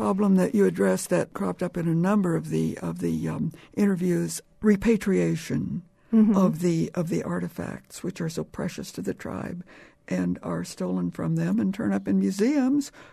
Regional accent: Kansas, United States; I grew up in Kansas, and I was aware of the Haskell Indian Institute there.

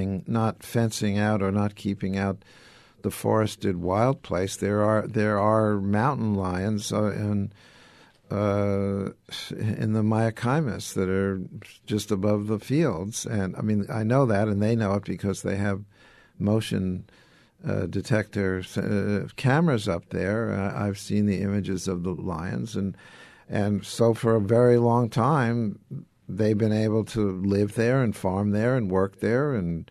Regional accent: New York, United States; I grew up in Gatsby country. I grew up on Long Island when I was a boy. I was talking about the woods that I could go to.

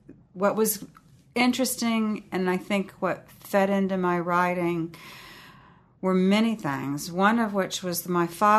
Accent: Taylor, Texas, United States; Okay. I grew up in Taylor, Texas, which is about 36 miles northeast of Austin, and it's a small town of 10,000 people.

